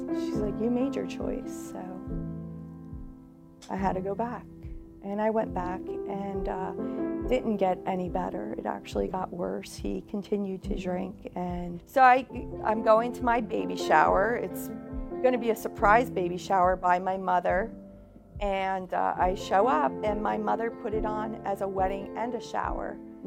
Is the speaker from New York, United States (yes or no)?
no; New Jersey, United States; So I grew up in New Jersey and with an alcoholic father and a mom that was extremely abusive.